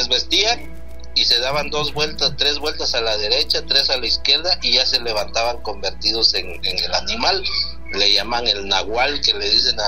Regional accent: Siltepec, Chiapas, Mexico; Yo soy del municipio de Siltepec, Chiapas.

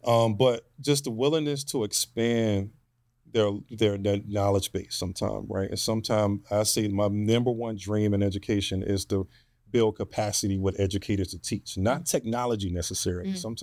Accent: United States; Because I'm an American who's very proud to be an American, right?

